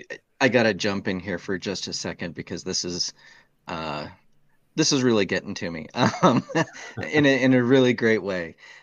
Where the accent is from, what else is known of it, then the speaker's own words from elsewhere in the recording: Duluth, Minnesota, United States; I grew up in Duluth, right on Lake Superior. So there's big maritime area there.